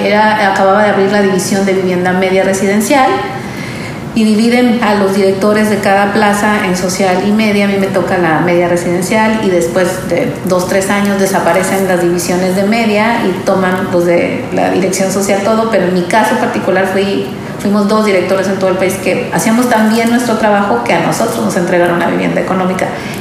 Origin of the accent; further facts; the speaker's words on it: Monterrey, Nuevo León, Mexico; soy de Monterrey, originaria, estudié la carrera en mi tierra.